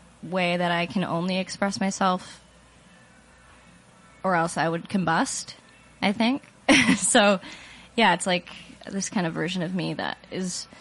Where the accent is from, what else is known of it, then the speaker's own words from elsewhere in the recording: Kelowna, British Columbia, Canada; now in Vancouver, Canada; because I'm from a small town, I'm from Kelowna, so it was hard to really get myself out there